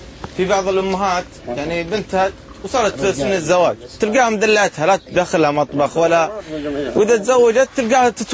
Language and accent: Arabic; Libya; أنا شفت بعض الأشخاص عندنا في ليبيا